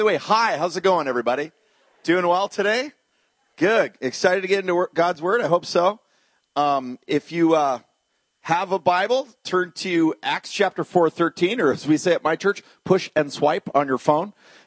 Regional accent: Victoria, British Columbia, Canada; I'm from Victoria. So I've supported Canucks my whole life, but mostly soccer because I'm English.

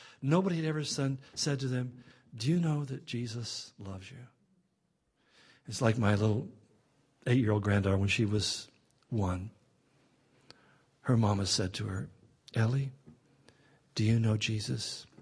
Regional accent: Spokane, Washington, United States; You know, again, I'm a kid from Spokane.

